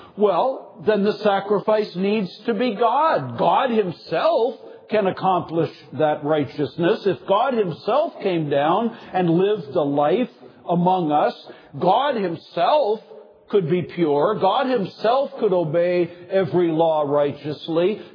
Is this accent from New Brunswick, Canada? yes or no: yes; New Brunswick, Canada; I grew up in New Brunswick, one of the poorest provinces in Canada.